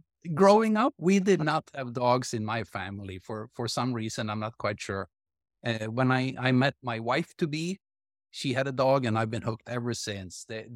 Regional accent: Lapland, Sweden; You know, I grew up in Sweden, but not just anywhere in Sweden, but in Lapland. So all the way up north, right? Small town, 100 miles north of the Arctic Circle.

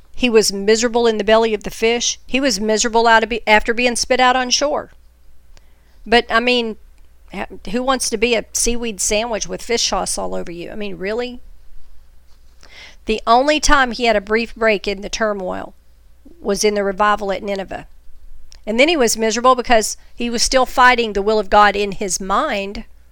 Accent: Texas, United States; Because I'm a Texan at heart, y'all.

